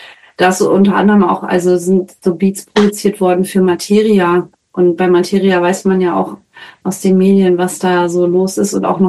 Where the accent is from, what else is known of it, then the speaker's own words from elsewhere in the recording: Bremen, Germany; ich komme ja auch aus Bremen